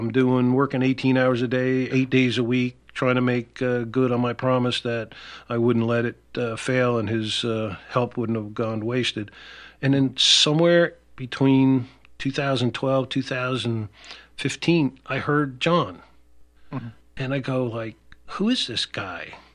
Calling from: Philadelphia, Pennsylvania, United States; I finally got up and called once, and mm-hmm. … from Philly. People may remember mm-hmm. that … from mm-hmm. Philly calling.

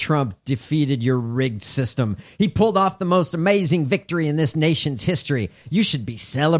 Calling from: Oxford, South East England, United Kingdom; Good evening, chaps. I'm calling from Oxford.

